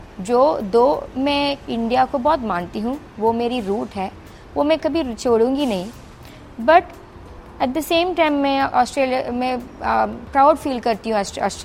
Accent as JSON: {"language": "Hindi", "region": "Karnataka", "country": "India", "moved": "yes", "said": "मैं जहाँ से आती हूँ इंडिया से, मैं कर्नाटक से आती हूँ, मेरे हस्बैंड मलयाली है, तो हमें तो ये ट्रॉपिकल शहर बैक होम ही लगता है।"}